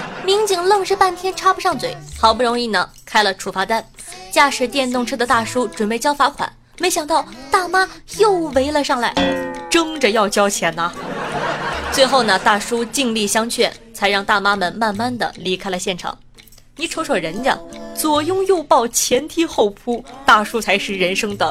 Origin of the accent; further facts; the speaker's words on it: Dalian, Liaoning, China; 6月11号呢大连两名女子，就是我老家，